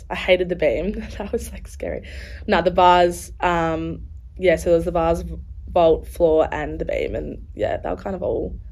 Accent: Launceston, Tasmania, Australia; also born or lived in Hobart; Yeah, so I grew up in Launceston initially. I was born in Launceston, and then my mum's partner, actually, we had to move around a fair bit for work. He was an engineer. So we moved to Hobart for a while

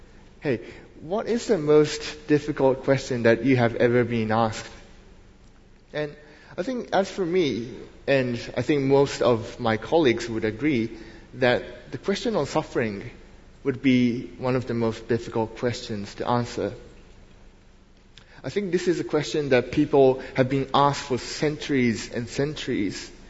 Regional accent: Japan; English is a second language; Most of you might already know, I'm originally from Japan.

